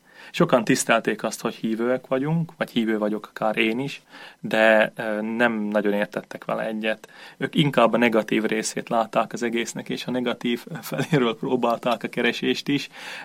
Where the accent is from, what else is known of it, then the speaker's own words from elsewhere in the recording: Nové Zámky, Nitra Region, Slovakia; Érsekújvárból származom, 1987-ben születtem